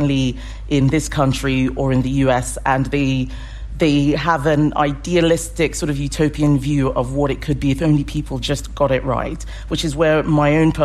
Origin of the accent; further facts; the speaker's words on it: Nigeria; Where I lived, we had socialism. They didn't call it socialism. I grew up in Nigeria.